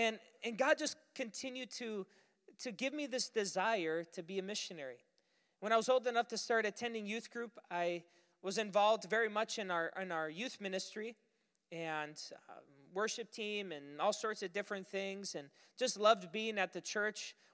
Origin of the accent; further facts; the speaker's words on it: Superior, Wisconsin, United States; I served as a youth pastor, and it's where I grew up. I'm from Superior, so I grew up attending that church.